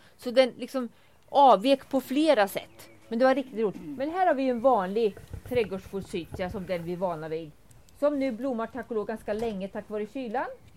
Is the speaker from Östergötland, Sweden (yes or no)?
yes; Östergötland, Sweden; jag var nere på Vikbolandet, där jag kommer ifrån.